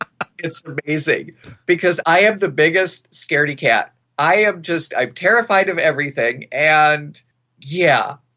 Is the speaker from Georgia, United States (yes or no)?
no; Wisconsin, United States; Well, I am from Wisconsin.